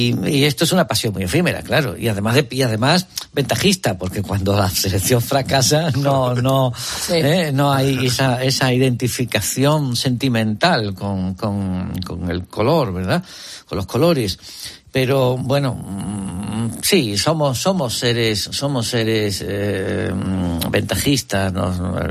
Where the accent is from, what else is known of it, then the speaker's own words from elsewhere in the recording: Spain; como somos españoles al final